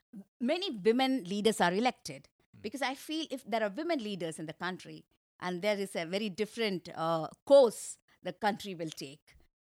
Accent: India; English is a second language; I come from India.

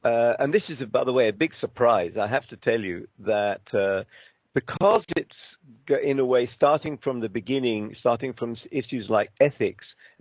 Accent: United Kingdom; I'm British.

